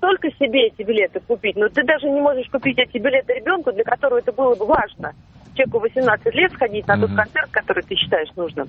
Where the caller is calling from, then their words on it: Kazan, Tatarstan, Russia; Город Казань